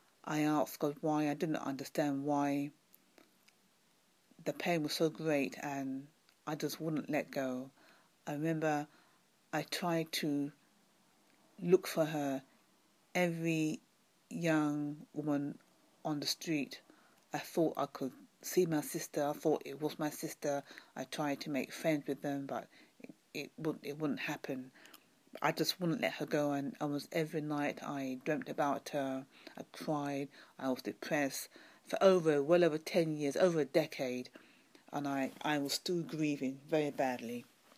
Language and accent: English; London, United Kingdom; from London, UK.